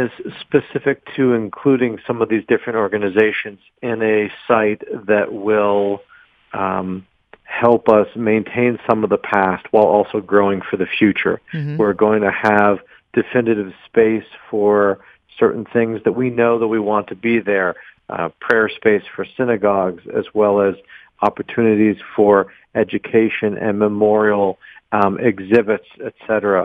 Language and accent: English; Pittsburgh, Pennsylvania, United States; I'm born and raised in Pittsburgh